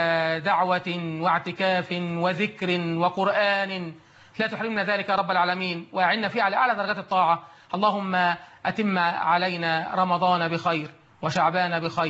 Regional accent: Egypt; بلدنا مصر

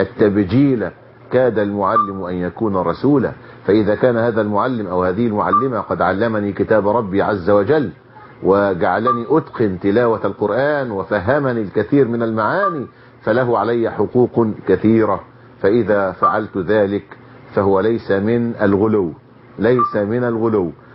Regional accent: Egypt; إحنا عندنا في الريف المصري

